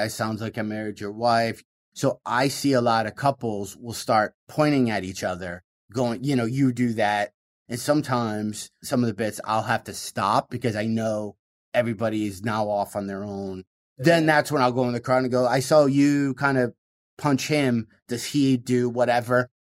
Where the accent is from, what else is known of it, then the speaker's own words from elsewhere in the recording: Michigan, United States; I would talk about, you know, growing up in Michigan, how we leave at 7 a.m. and it'd be 7 p.m.